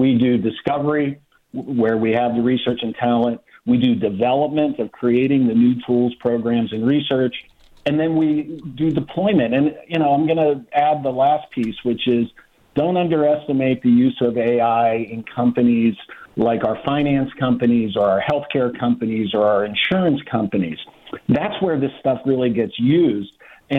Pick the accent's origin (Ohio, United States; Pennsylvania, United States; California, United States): Pennsylvania, United States; Pittsburgh; accent: Pittsburgh; I didn't bring my Pittsburgh accent to the conversation.